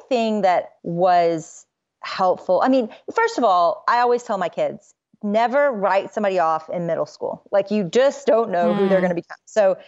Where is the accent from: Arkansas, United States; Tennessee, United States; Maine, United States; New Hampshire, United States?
Arkansas, United States; Little Rock; also born or lived in Austin; now in Dallas, United States; and I grew up in Little Rock, Arkansas, and live now in Dallas, Texas. Just moved here from Austin.